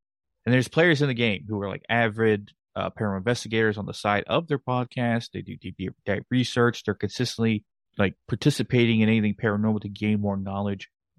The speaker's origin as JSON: {"language": "English", "town": "San Antonio", "region": "Texas", "country": "United States", "lives_now": "North Carolina, United States", "said": "because I'm originally from Texas myself. I live in North Carolina now, originally from San Antonio, Texas."}